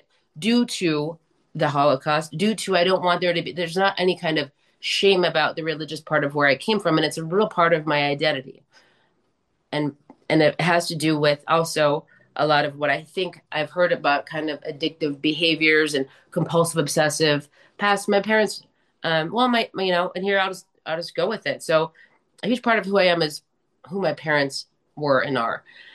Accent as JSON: {"language": "English", "town": "Minneapolis", "region": "Minnesota", "country": "United States", "tie": "born or raised there", "said": "And so I'm 50, and I grew up in Minneapolis"}